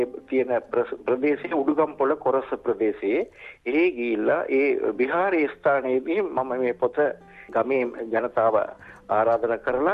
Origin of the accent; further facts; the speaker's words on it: Negombo, Western Province, Sri Lanka; Sinhala is a second language; also born or lived in Jaffna; මගේ උපන් ගම මීගමුව. මම මීගම ඉගෙන ගන්න කාලයේදීම මම සිංහල භාෂාවත් දෙවැනි භාෂාව වශයෙන් මම ඉගෙන ගත්තා මගේ පාසලේ.